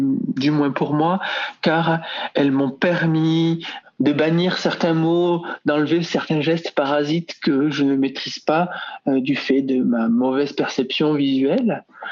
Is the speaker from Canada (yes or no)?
no; Toulouse, Occitanie, France; Je suis Toulousain, je vais travailler à Paris La Défense.